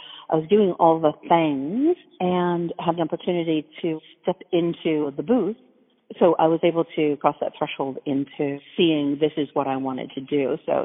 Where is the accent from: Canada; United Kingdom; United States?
United States; Chicago, Illinois; now in Los Angeles, United States; I've been a voiceover artist in LA for going on 30 years. I'm originally from Chicago.